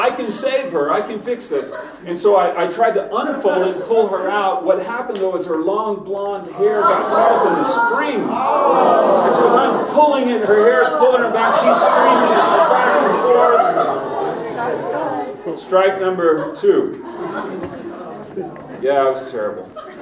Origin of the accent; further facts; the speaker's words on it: Texas, United States; accent: Texas hillbilly; So somehow I thought my Texas hillbilly accent is going to change everything for me in California.